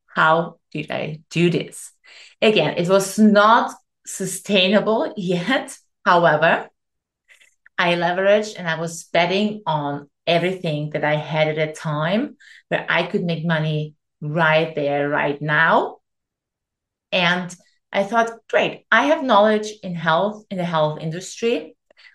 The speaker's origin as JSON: {"language": "English", "region": "Vienna", "country": "Austria", "tie": "born or raised there", "moved": "as an adult", "said": "I literally went and left my hometown Vienna. I left to Greece, took another corporate job in tourism"}